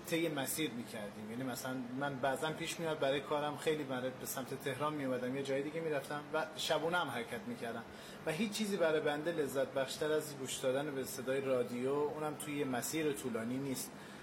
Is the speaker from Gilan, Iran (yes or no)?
yes; Lahijan, Gilan, Iran; ما اصالتاً لاهیجانی هست.